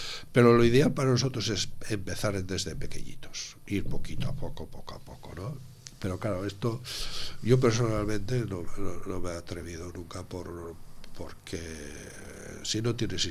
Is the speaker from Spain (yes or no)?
yes; Sitges, Catalonia, Spain; que también somos de Sitges.